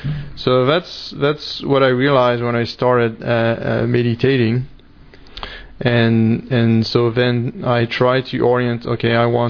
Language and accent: English; Paris, Île-de-France, France; now in United States; I'm from Paris, mm-hmm. originally, even though I've been in the U.S. for 15 years now.